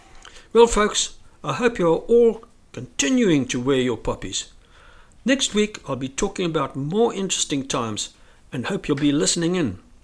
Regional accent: Zambia; born there; I was born in Northern Rhodesia

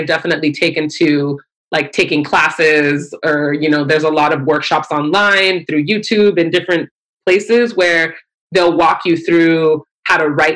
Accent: Reseda, California, United States; I grew up in Los Angeles in a suburb of LA called Reseda.

